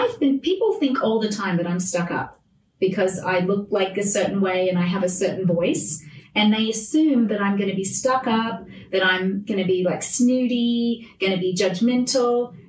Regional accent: Australia; now in United States; growing up in Australia, I've said this to you before

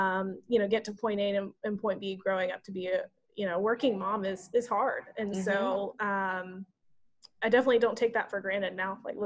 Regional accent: Atlanta, Georgia, United States; Yeah, so I grew up in Atlanta.

